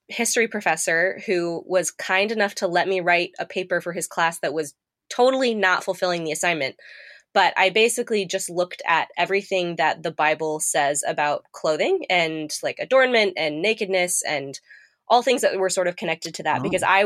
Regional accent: Manila, Metro Manila, Philippines; but I grew up overseas in Manila, Philippines, and I grew up around a lot of poverty, quite frankly

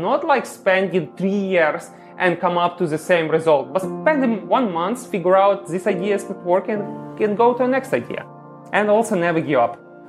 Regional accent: Ukraine; English is a second language; now in United States; I'm from Ukraine.

